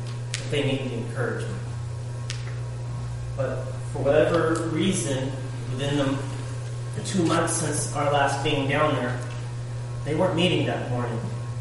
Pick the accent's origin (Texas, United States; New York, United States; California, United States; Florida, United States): Texas, United States; Wichita Falls; after I greeted some other brothers, whom I know from Wichita Falls, my hometown.